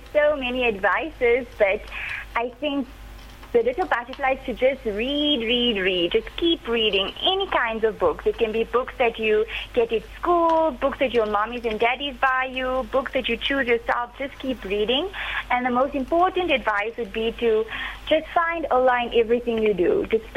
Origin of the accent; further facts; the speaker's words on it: Johannesburg, Gauteng, South Africa; also born or lived in Port Elizabeth; I'm from the very friendly and windy city of Port Elizabeth, but I was born and raised here in Johannesburg.